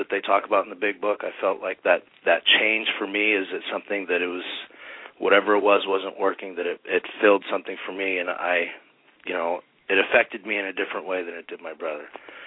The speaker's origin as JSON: {"language": "English", "town": "Boston", "region": "Massachusetts", "country": "United States", "tie": "born there", "said": "when I'm a Bostonian at birth, so born in Boston, Massachusetts, but, I have lived all over the country."}